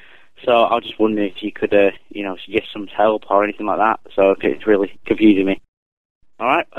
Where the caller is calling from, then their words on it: Manchester, North West England, United Kingdom; I'm calling from Levenshulme in Manchester.